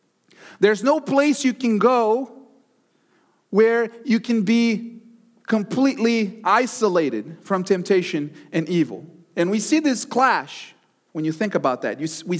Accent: Texas, United States; I'm from Texas, guys. It's okay. The rivalry there is bigger.

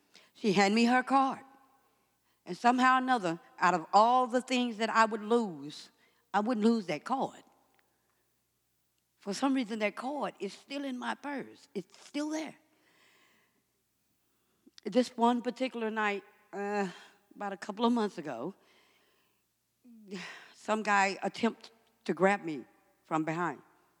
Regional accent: Dallas, Texas, United States; I'm from Dallas, Texas, the South Side, the ghetto.

